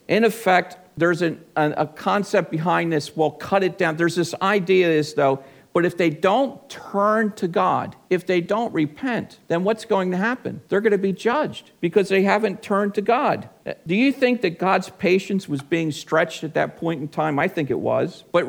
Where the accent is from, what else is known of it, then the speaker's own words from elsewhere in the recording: New Jersey, United States; We grew up in both in New Jersey, maybe 50 miles apart, give or take.